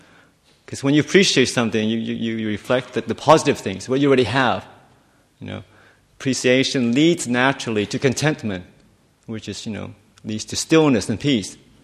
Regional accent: Australia; also born or lived in Thailand; I was born in Thailand, that's why I ordained, but certainly grew up in Australia

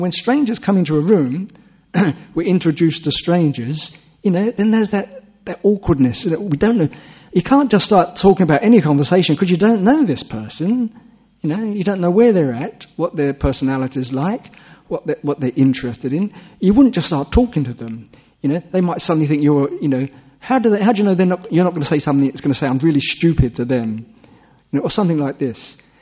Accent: England, United Kingdom; now in Perth, Australia; I say this because I'm an English person and I know it's the way I feel.

